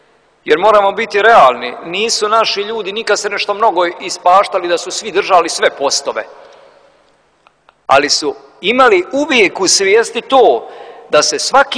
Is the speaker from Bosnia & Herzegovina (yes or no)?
yes; Čajniče, Republika Srpska, Bosnia & Herzegovina; ja sam iz Čajniča, čuli smo, je li tako, svi to je tamo na granici Pljevaljskoj, gore sjeveru Crne Gore, ali pripada Republici Srpskoj.